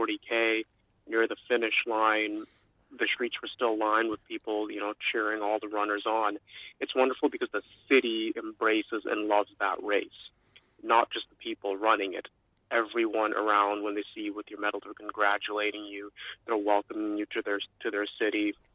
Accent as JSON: {"language": "English", "town": "Toronto", "region": "Ontario", "country": "Canada", "said": "I'm from Toronto, and I think we know what Torontonians might think about going to a place like Regina"}